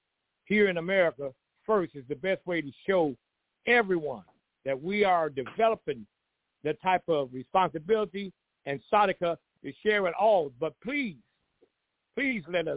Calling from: Columbus, Georgia, United States; I'm from the Ummah, Prophet Muhammad, by the way, Columbus, Georgia.

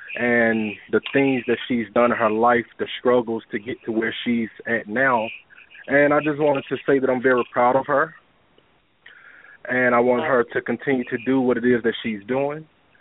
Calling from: Douglasville, Georgia, United States; I'm calling from Douglasville.

